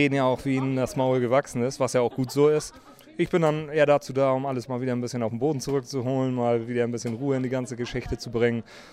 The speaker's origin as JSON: {"language": "German", "town": "Kiel", "region": "Schleswig-Holstein", "country": "Germany", "said": "also für uns als Kieler, das wird immer bei uns bleiben. Also wir sind da schon sehr an unsere Heimat gebunden"}